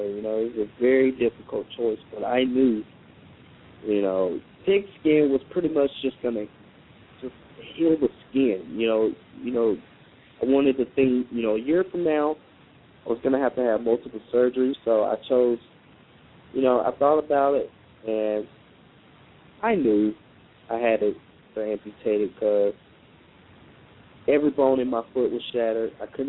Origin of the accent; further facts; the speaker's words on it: Lufkin, Texas, United States; I'm from Lufkin, Texas. It's a very small town in Texas.